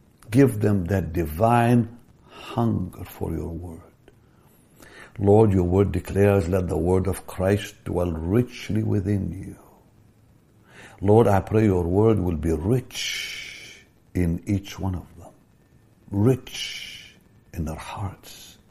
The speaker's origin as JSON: {"language": "English", "country": "Israel", "second_language": "English", "said": "I come from Israel. My children don't speak Hebrew. They don't speak Arabic. When I grew up, I spoke both languages fluently, plus French, because I went to a French school."}